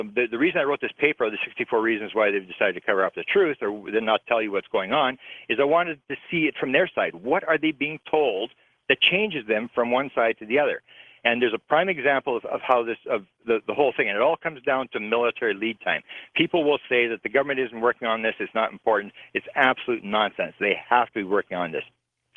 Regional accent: Canada; I'm a Canadian.

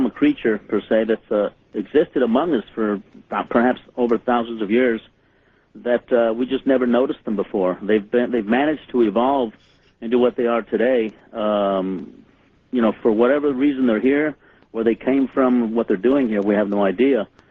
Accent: Roswell, New Mexico, United States; I grew up in New Mexico and grew up in Roswell, and I went back home to see my mom after the Northridge earthquake occurred here.

